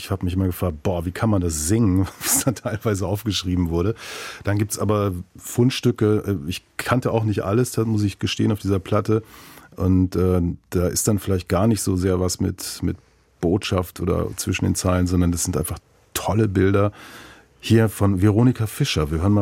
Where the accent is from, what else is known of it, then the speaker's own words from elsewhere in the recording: Baden-Württemberg, Germany; born there; wie stoßen zwei gebürtige Schwaben auf Rare Grooves aus der DDR?